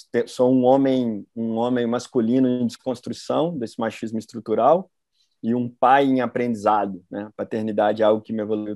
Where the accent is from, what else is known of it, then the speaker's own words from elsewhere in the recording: Belo Horizonte, Minas Gerais, Brazil; also born or lived in Australia; now in Rio de Janeiro, Brazil; eu sou mineiro, sou de Belo Horizonte, né, moro aqui quase 8 anos, quase 9 anos no Rio, mas eu resolvi em 2010 para 2000, acho que foi 2010 para 2011, eu resolvi abandonar tudo que eu tinha, pegar o dinheiro que eu tinha e me mudei para a Austrália.